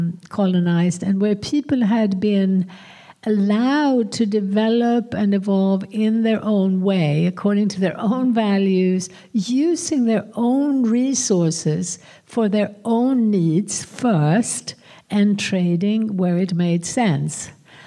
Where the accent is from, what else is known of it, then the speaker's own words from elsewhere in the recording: Sweden; Also in Scandinavia, where I come from Sweden